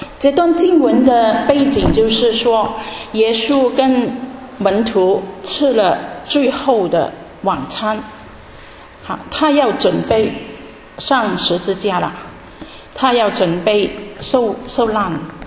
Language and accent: Chinese; Hong Kong; Chinese is a second language; 我是从香港来的，我第一次来德国，也第一次来这里分享